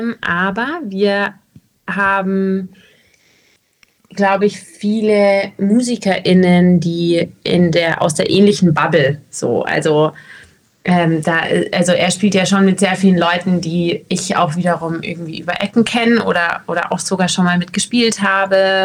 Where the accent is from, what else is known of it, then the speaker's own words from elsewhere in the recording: Munich, Bavaria, Germany; now in Mannheim, Germany; ich war eh schon in Mannheim. Ich bin aus München nach Mannheim gekommen für das Jazzstudium